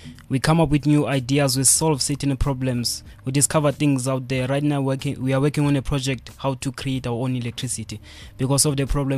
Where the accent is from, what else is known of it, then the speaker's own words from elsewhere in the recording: Mabopane, Gauteng, South Africa; Yes, I'm from Mabopane in Winterveld.